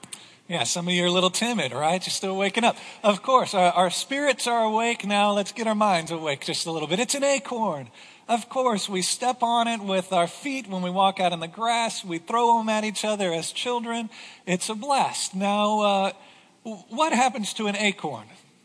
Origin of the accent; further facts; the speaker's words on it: Texas, United States; I love being a Texan too.